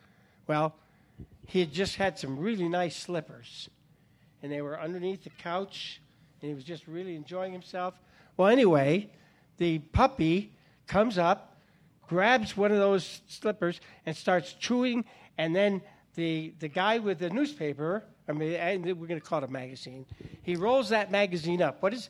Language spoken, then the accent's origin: English; Los Gatos, California, United States; Well, I grew up in Los Gatos, California.